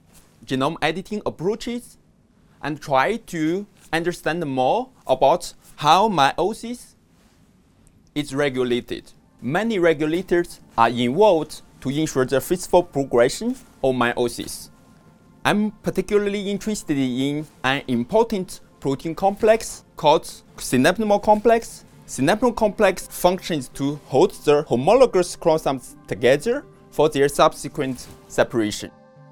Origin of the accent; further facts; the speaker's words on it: China; I'm from China.